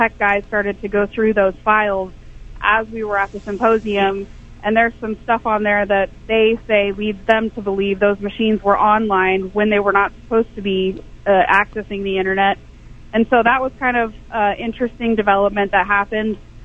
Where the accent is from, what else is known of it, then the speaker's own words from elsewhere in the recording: United States; It's hard, I think, for me as an American to believe or stomach the fact that our elections might be compromised.